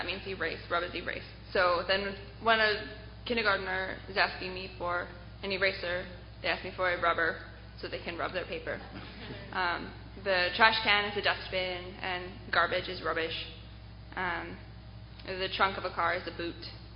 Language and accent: English; United States; which makes me as an American feel really dumb.